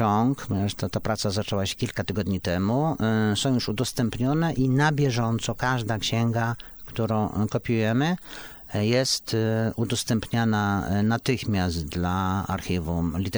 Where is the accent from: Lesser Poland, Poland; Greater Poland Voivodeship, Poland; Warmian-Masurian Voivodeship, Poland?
Warmian-Masurian Voivodeship, Poland; Bartoszyce; ja się wychowałem w Bartoszycach, tu już nawet nie jest Warmia, to były Prusy Górne przy samej granicy z Kaliningradem